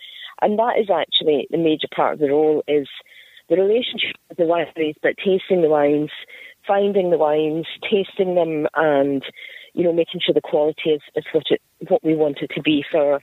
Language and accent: English; Scotland, United Kingdom; Yes, I was born in Scotland, and my parents are Scottish. I was brought up in Scotland